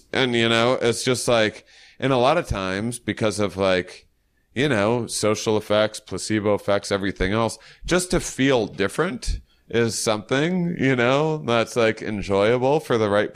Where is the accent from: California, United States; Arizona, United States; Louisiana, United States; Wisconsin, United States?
Wisconsin, United States; Yeah, I'm from Wisconsin. I love bland food.